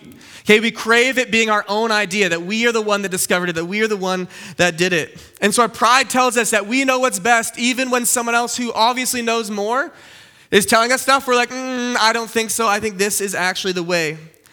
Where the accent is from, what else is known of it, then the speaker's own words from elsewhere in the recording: West Kelowna, British Columbia, Canada; I grew up in the Okanagan, okay? I grew up in West Kelowna, which is that way. And so I grew up here all my life. And so if you're the Okanagan, you know it's a beach town, right?